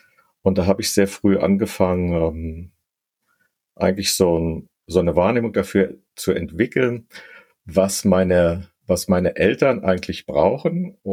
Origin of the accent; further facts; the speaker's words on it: Berlin, Germany; Ich bin ja 1958 in Berlin geboren, tatsächlich ein waschechter Berliner. Und dort auch so als Kind dann zur Schule gegangen, Grundschule.